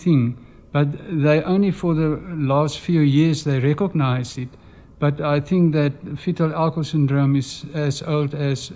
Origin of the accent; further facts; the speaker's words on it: Franschhoek, Western Cape, South Africa; also born or lived in Alberton; myself in Franschhoek. Although I have been born in Alberton, but my mother and father, they brought me down in a little shoebox. So I grew up in Franschhoek on a farm.